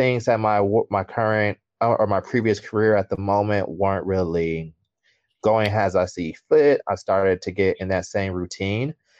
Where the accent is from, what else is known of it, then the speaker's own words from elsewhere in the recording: Detroit, Michigan, United States; moved away as an adult; also born or lived in Kalamazoo, United States / Chicago, United States; now in China; So I'm from Detroit. Been in China going on, it'll be 7 years in November. Born and raised in Detroit, went to high school, high school.